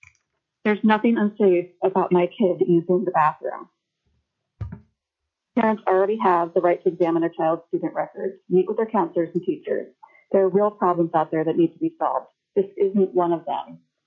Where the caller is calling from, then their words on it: Eagle River, Alaska, United States; I'm calling in from Eagle River on behalf of my family.